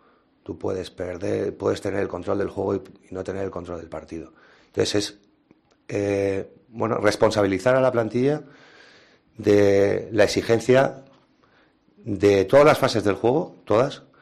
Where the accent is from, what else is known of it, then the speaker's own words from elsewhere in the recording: Tarragona, Catalonia, Spain; sabéis que soy de Tarragona, mi madre, mis hermanos, mis sobrinos viven en Tarragona y vengo habitualmente a verlos cuando puedo.